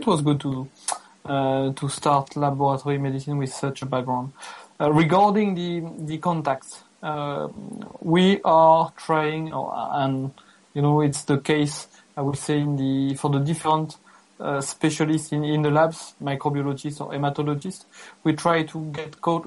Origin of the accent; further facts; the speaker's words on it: Belgium; I'm from Belgium. So I'm practicing in an academic hospital in Brussels, which is the capital of Belgium.